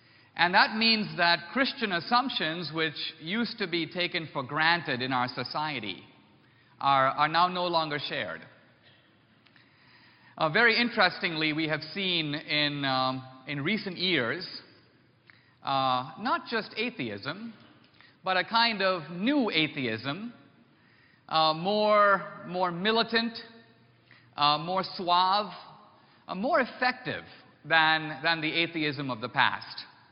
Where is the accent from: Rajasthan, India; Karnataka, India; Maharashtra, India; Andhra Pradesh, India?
Maharashtra, India; Mumbai; I grew up in Bombay, India. My parents were Christian, part of a small Christian minority in India.